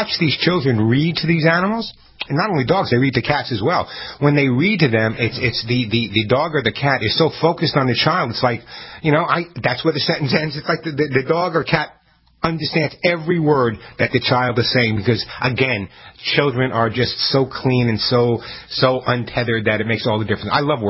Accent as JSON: {"language": "English", "town": "Bronx", "region": "New York", "country": "United States", "said": "Originally, yeah. Originally from the Bronx, yeah."}